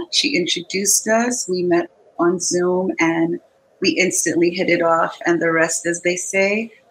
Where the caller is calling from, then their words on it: New York City, New York, United States; First of all, I come to you from New York City.